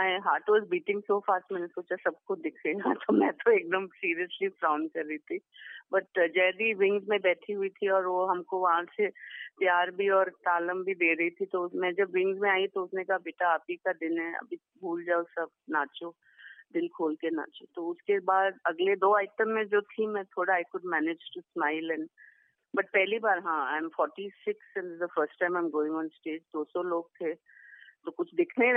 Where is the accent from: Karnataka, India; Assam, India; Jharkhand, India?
Karnataka, India; Bangalore; हम बैंगलोर के रहने वाले हैं